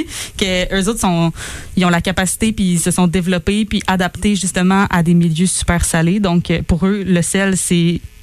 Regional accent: Quebec, Canada; des plans d'eau qu'on a proches de chez nous au Québec.

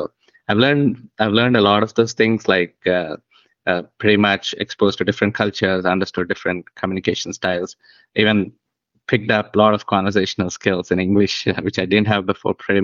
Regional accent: Visakhapatnam, Andhra Pradesh, India; I was born and brought up in India. I came from a small southern town, right on the coast, on the eastern part of India, a place called Visakhapatnam. It's a small town. It's not very small, but a small town, not a metro like Mumbai or Bangalore

